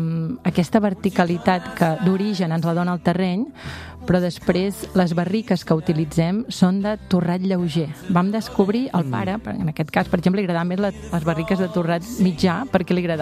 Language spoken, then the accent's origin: Catalan; Catalonia, Spain; A casa som del Penedès, de la família ve del Penedès